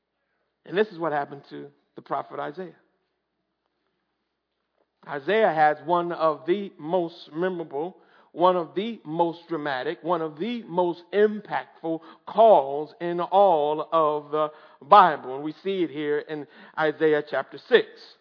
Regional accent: Michigan, United States; now in Atlanta, United States; I moved to Atlanta from Michigan in the summer of 1990.

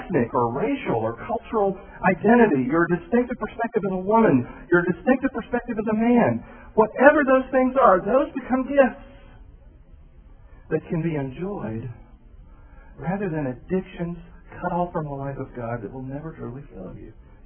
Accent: the South, United States; I'm a Southerner. Look at my bow tie. I'm a Southerner.

